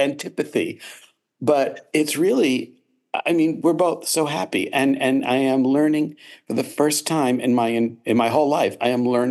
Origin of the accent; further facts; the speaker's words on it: Douglaston, New York, United States; now in New Jersey, United States; it's not that much different from growing up in Douglaston, which was a New York City suburb. It was a leafy green suburb.